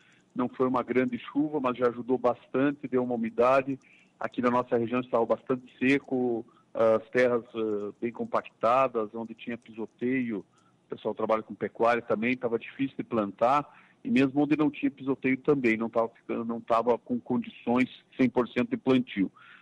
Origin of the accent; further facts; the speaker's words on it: Campos Novos, Santa Catarina, Brazil; Olha, eu sou de Campos Novos. Em Campos Novos está iniciando agora